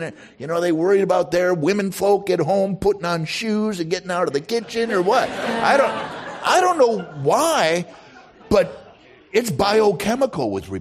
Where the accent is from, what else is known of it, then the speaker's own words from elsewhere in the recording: Wisconsin, United States; now in San Francisco, United States; Melissa and I were speaking of this earlier about she's from Georgia and I'm from Wisconsin. And I go back home